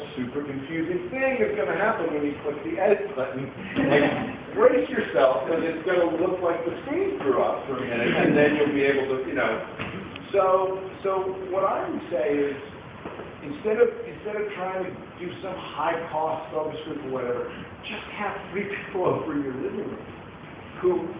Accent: New York, United States; And as a New Yorker, I'm especially interested.

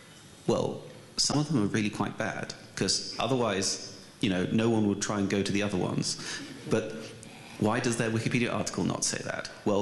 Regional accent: United Kingdom; and I'm British, which means I'm affected by that.

